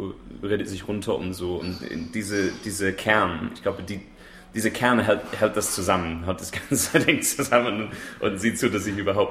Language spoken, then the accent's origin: German; Wirral, North West England, United Kingdom; Der ist auch aus meiner Ecke, aus Liverpool, also aus Wirral, also bei Liverpool.